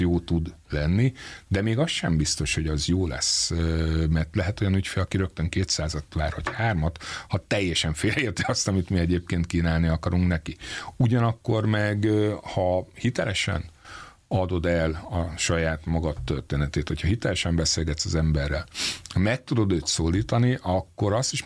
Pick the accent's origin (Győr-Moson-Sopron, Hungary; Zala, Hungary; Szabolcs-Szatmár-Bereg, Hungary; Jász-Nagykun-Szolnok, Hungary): Jász-Nagykun-Szolnok, Hungary; én egy pici faluban nőttem föl, Szolnok